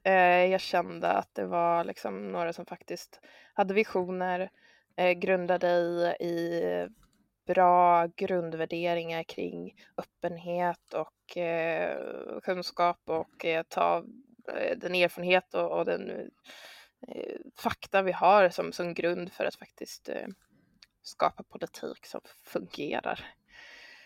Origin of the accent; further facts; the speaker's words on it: Örebro, Örebro County, Sweden; Och då föddes jag i Örebro. Jag har växt upp där med en stor familj, har många syskon.